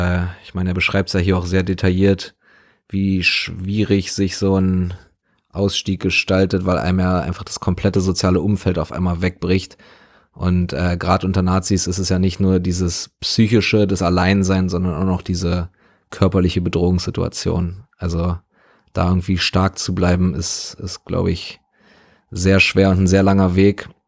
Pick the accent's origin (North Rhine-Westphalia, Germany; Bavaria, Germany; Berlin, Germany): Berlin, Germany; So, ich bin in West-Berlin aufgewachsen, beziehungsweise meine Familie sind Westdeutsche, West-Berliner.